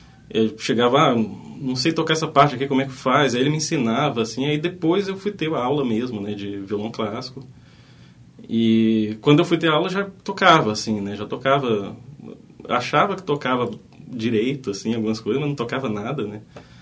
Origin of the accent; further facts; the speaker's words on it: Brasília, Federal District, Brazil; moved away as an adult; Sim, eu sou natural de Brasília, nascido e criado lá, vivi lá até meus 20 e poucos anos.